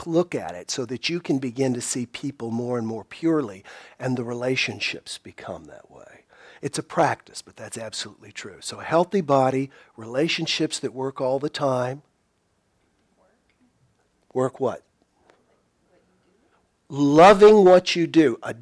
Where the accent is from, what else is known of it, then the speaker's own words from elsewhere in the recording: South Carolina, United States; And I love talking to her because I'm from South Carolina.